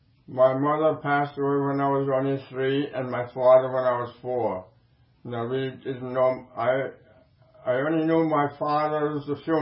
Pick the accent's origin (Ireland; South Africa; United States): Ireland; Charleville, Munster; born there; I was born in Ballysally, Charleville, County Cork, Ireland, October the 8th, 1907.